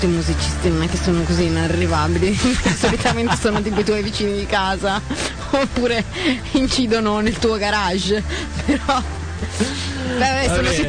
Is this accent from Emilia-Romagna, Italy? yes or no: yes; Ferrara, Emilia-Romagna, Italy; No, molto bello, io che sono ferrarese, insomma